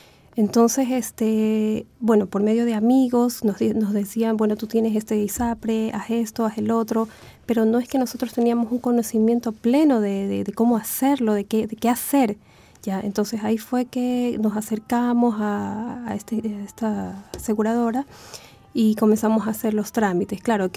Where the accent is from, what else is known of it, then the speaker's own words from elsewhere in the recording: Guayaquil, Guayas, Ecuador; now in Chile; Bueno, yo y mi familia, yo vinimos desde Guayaquil, Ecuador, desde hace más de 5 años.